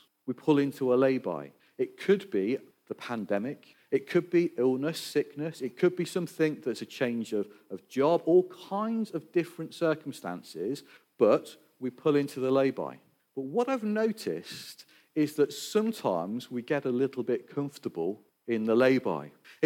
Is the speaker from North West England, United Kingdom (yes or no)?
yes; Birkenhead, North West England, United Kingdom; accent: Scouse; I'm originally from the Northwest, if you were trying to guess my accent. It's a little bit confused, but I was a Scouser originally. My mum will tell you we're from near Chester, but we weren't. We're from Birkenhead